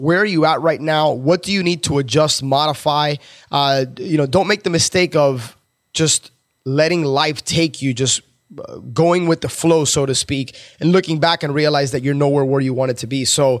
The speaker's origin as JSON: {"language": "English", "town": "Miami", "region": "Florida", "country": "United States", "tie": "born or raised there", "said": "a couple of weeks ago, I got back from, and I say got back, it was in my hometown. I attended Grant Cardone's 10X Growth Conference, which was highly, highly impressive. I mean, the dude packed Marlins Stadium in Miami"}